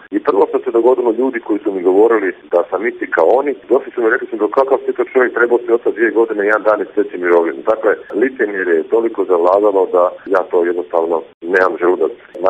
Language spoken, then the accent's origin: Croatian; Slavonia, Croatia; Rođen sam u Slavoniji, ali geni su mi naravno geni jednog tipičnog Dalmatinca i Brđanina.